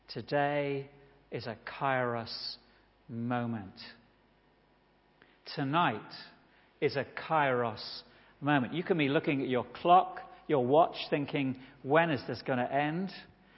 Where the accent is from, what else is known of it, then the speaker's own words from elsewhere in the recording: Lowestoft, East of England, United Kingdom; I come from Lowestoft, and every Easter Sunday we had a service on the seafront.